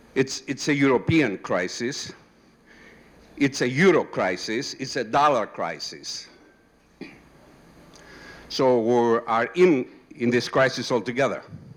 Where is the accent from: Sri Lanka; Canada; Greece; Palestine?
Greece; English is a second language; moved away as an adult; now in Minnesota, United States; I was born and raised in Greece, to be exact, in 1943, during the war and civil war. I left at the age of 19. I've been here since, primarily in the Midwest. So I consider myself a Midwesterner. In reality, Minnesotan